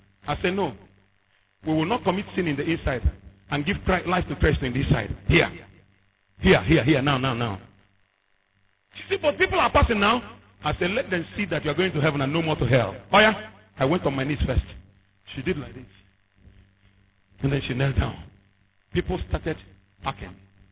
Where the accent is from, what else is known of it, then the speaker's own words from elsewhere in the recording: Anambra, Nigeria; I am not from Delta State, I'm from Anambra State.